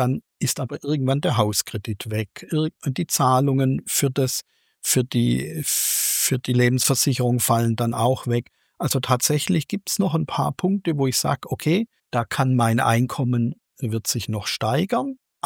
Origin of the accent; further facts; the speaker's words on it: Baden-Württemberg, Germany; moved away as an adult; also born or lived in Mannheim / Limburgerhof; stamme ich ursprünglich aus Schwaben, in der Nähe von Stuttgart und bin mit 18 Jahren in eine Ausbildung zur BASF gegangen und bin also dann in der Pfalz gelandet, im Raum Mannheim-Ludwigshafen.